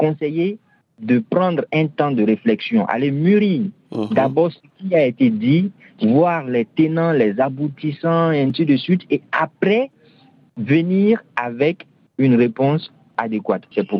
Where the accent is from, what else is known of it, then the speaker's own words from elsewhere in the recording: Kankan, Kankan Region, Guinea; Le proverbe en maninka, c'est la langue ici de chez nous, à Cancan